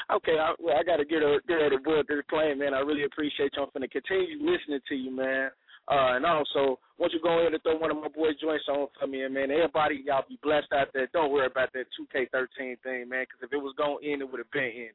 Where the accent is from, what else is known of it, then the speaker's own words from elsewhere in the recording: Chicago, Illinois, United States; I'm from Chicago.